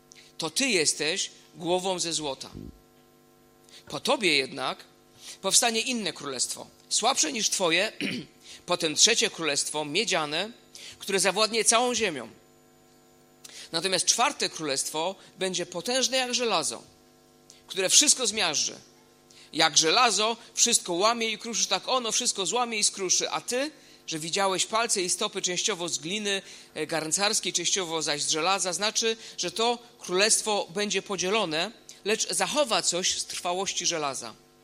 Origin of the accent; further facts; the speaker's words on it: Silesian Voivodeship, Poland; wychowałem się na Górnym Śląsku